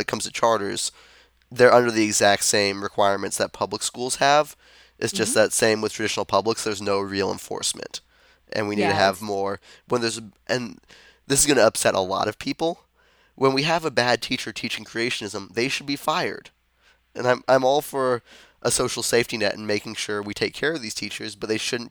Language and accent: English; Louisiana, United States; I grew up in Louisiana, so...